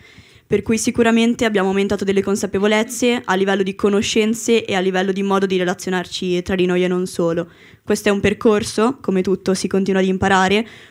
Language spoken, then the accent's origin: Italian; Venice, Veneto, Italy; now in Milan, Italy; Io ora abito a Milano, però vengo da Venezia.